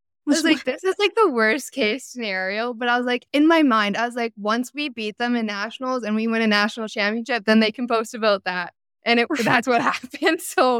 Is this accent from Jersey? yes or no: no; Saskatchewan, Canada; So I grew up in Saskatchewan. That's where I'm from.